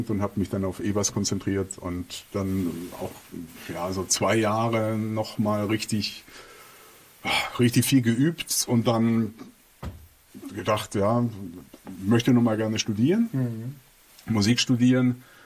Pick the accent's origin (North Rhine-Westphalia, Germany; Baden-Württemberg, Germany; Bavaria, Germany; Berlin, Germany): Baden-Württemberg, Germany; Ulm; Und ich komme ja aus Ulm, das ist so relativ provinziell